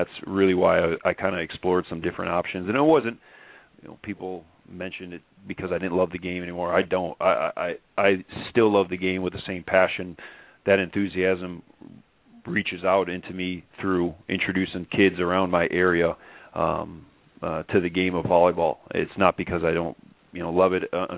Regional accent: Chicago, Illinois, United States; We met each other when he was from Hawaii and I was from Chicago

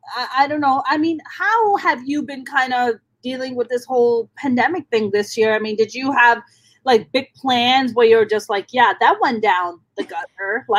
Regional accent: Pakistan; We're Pakistani, but we eat curry too.

